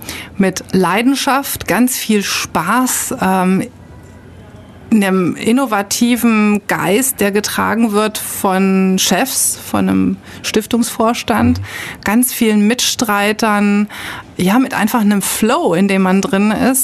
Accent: Frankfurt, Hesse, Germany; now in Ulm, Germany; bin ich kein eingeborener Schwabe, sondern komme eigentlich aus Frankfurt, habe dann Kunstgeschichte, Philosophie und Völkerkunde mit Schwerpunkt Afrikanistik und Altamerikanistik studiert in Mainz, Bonn, Madrid und Zürich.

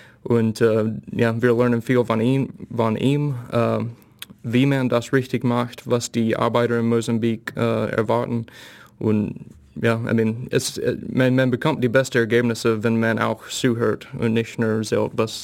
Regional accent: Georgia, United States; German is a second language; now in Germany; ich komme aus Georgia in den südlichen USA, dort haben wir solche Dinge

